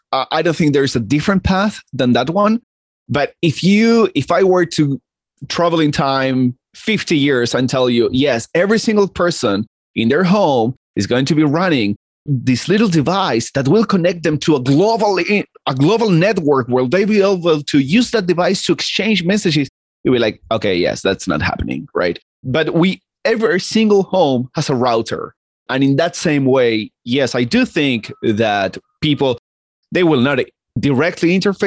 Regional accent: Argentina; I'm Argentinian and I grew up in Argentina

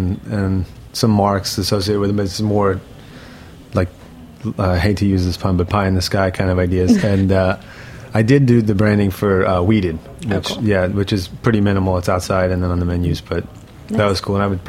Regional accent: Brooklyn, New York, United States; South Brooklyn. I grew up in Midwood, Dimmis Park area.

